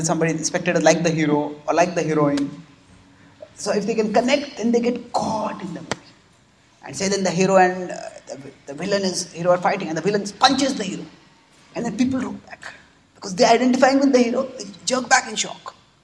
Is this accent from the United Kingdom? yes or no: no; India; English is a second language; I come from India, where people are passionate about cricket.